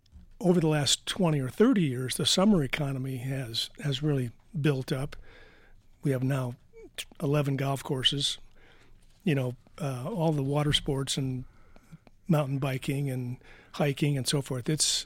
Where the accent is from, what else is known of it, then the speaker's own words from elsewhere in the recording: Detroit, Michigan, United States; I'm from Detroit. You know, we had same kind of hard, icy snow in the east.